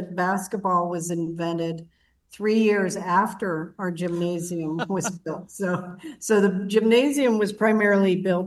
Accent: North Braddock, Pennsylvania, United States; I know I grew up in North Braddock, so I remember using the library

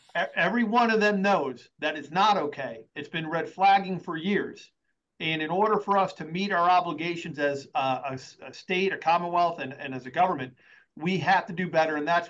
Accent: New York, United States; I think most people know I'm actually from New York. I have a bit of a Yankee loyalty

